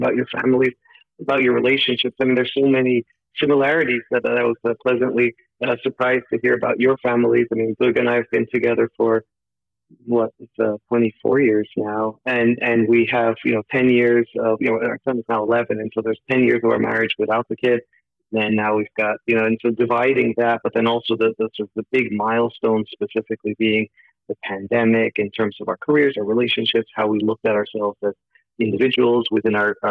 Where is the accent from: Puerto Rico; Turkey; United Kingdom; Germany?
Turkey; also born or lived in United States; because of what we saw growing up in Turkey, as Luga mentioned, but then also in America